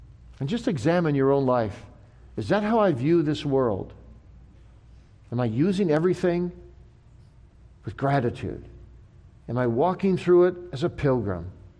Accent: Kalamazoo, Michigan, United States; You know, I grew up in Kalamazoo, Michigan, and we had a young people's group in our church that was really into bird watching.

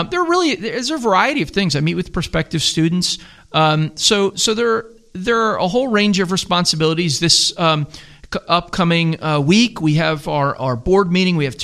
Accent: Philadelphia, Pennsylvania, United States; now in Greenville, United States; We're both from the Philadelphia area, and we probably will never stop being Phillies fans, but we probably also want to stay in Greenville as long as we can.

